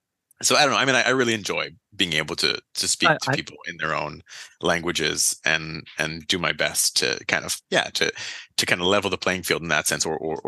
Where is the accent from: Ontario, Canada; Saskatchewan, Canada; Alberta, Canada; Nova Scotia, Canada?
Ontario, Canada; Ottawa; And here I was from Ottawa, like maybe a 5-minute drive from the border with Quebec.